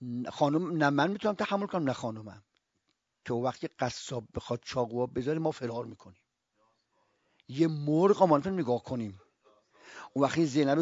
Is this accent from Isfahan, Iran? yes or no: yes; Isfahan, Iran; accent: Isfahani; now in Qom, Iran; من 52 سال تو قمم، نتونستم لهجه‌مو قمی کنم، نتونستم.